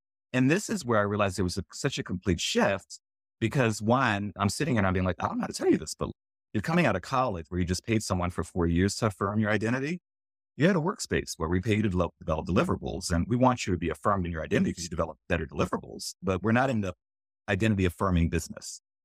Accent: New Orleans, Louisiana, United States; now in California, United States; like I'm from New Orleans, living out in California.

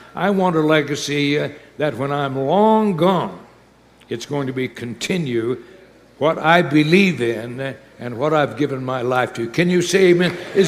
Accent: Prescott, Arizona, United States; I was raised in Prescott, Arizona. Knew where Skull Valley was.

